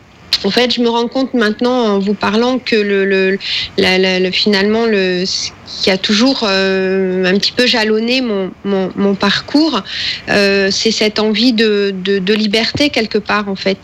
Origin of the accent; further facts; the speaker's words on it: Arcachon, Nouvelle-Aquitaine, France; born there; C'est ça, je suis née à Arcachon pour être précise. Donc oui, pur Sud-Ouest.